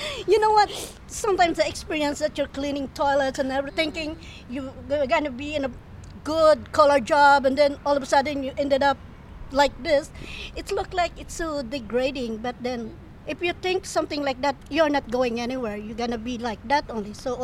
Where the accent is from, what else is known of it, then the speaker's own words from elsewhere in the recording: Visayas, Philippines; moved away as an adult; now in Hong Kong; I came from the Visayas region, and I've been here in Hong Kong for 28 years.